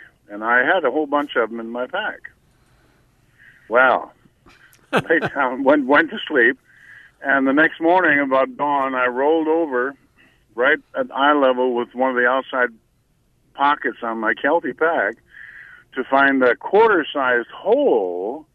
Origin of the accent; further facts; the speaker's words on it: Sioux Creek Township, Wisconsin, United States; I'm born and raised in Sioux Creek Township in Barron County, and my father was a farmer